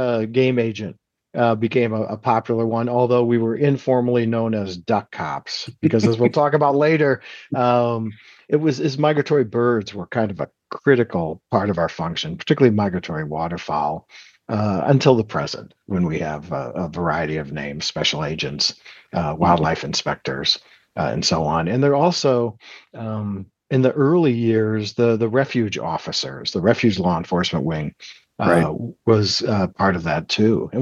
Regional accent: Midwest, United States; The Midwest is going to play a big role in our historic talks today, which is good. I'm from the Midwest. We always claim we're the most important history area.

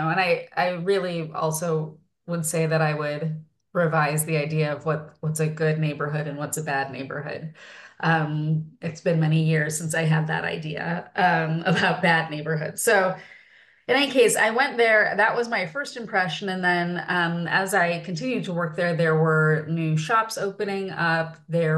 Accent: Chicago, Illinois, United States; And of course, I come from Chicago. I'm living in Chicago again now.

